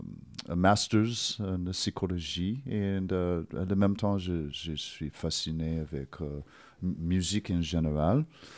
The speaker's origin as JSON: {"language": "French", "town": "Vancouver", "region": "British Columbia", "country": "Canada", "said": "je suis canadien, origine ouais. de Vancouver."}